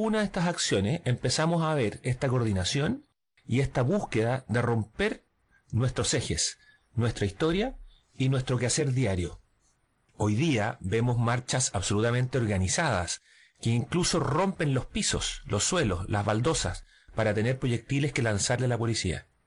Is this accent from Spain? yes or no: no; Chile; ¿qué es lo que nos ha pasado con nosotros como chilenos?